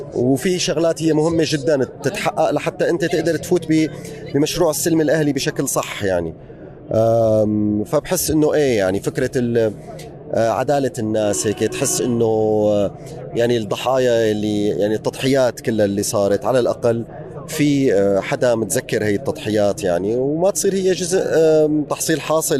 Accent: Syria; أنا بالنسبة لي قبل ما أكون فنان أنا مواطن سوري، مواطن سوري والسوريين بيعنوا لي كتير، سوريين لأنه هن أهلي.

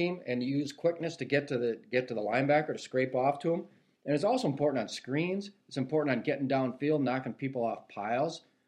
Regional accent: Midwest, United States; I'm a Big Ten guy, Tyler. You're not, but I mean, I am. That's born and raised in Big Ten country.

